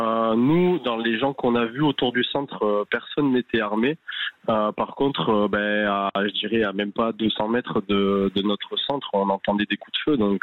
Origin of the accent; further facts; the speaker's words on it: French Polynesia; parce que nous, on vient de Polynésie française, donc on n'est pas habitué à ce genre d'affrontement-là.